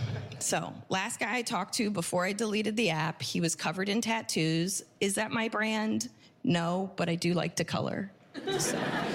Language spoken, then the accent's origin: English; New Jersey, United States; I definitely think growing up in New Jersey ruined my personality.